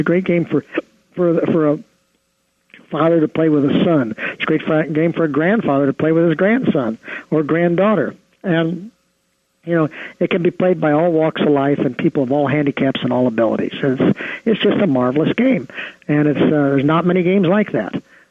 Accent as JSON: {"language": "English", "region": "Ohio", "country": "United States", "tie": "born or raised there", "said": "My wife and I grew up in the Midwest in Ohio."}